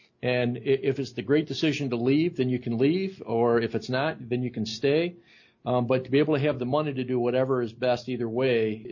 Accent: Oregon, Ohio, United States; my upbringing was very blue collar, as was Dan's. He's from Pemberville. I'm from Oregon. We come from industrial families.

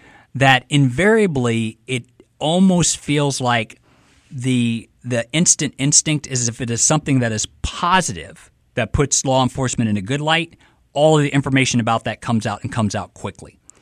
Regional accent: Prichard, Alabama, United States; And so I grew up here in Pritchard, between Pritchard with my mother and father, and then in the Tolmanville area with my grandmother, and down the bottom with my aunts and uncles.

